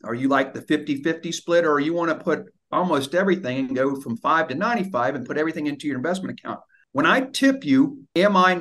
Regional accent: Orlando, Florida, United States; I am from the Central Florida, Orlando, Florida, exactly. I went to the University of Florida, studied real estate and urban analysis, heavy finance, heavy eco.

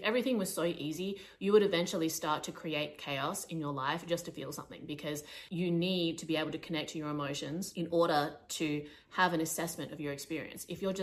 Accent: Australia; also born or lived in Shanghai, China; I was stuck in my hometown. I'd been living in Shanghai for like 2 years. Went back to Australia to get documentation for my visa to live in China.

